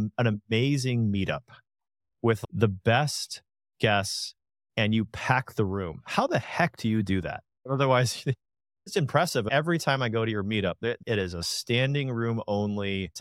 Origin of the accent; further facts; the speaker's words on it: United States; We're American, right? We're freaking out there. This is what we do. This is the way of America.